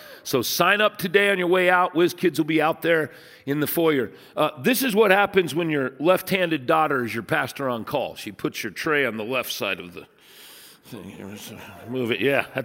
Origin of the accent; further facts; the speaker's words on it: United States; Now, I'm Native American. My grandfather was Osage County Sheriff. I mean, we're Osage Quapaw Indian from my mom's side.